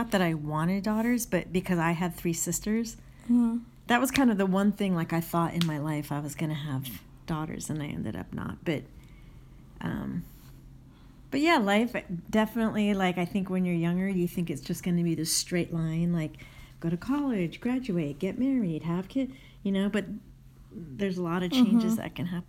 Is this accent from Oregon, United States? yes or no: yes; Portland, Oregon, United States; also born or lived in Michigan / Minnesota / Eugene; So I was born in Michigan, and then we moved back to Minnesota where my parents were from, and I went to like kindergarten and first grade there. Then I went to second grade in Eugene, and then I moved again, and then I went to middle school in Portland and high school in Portland.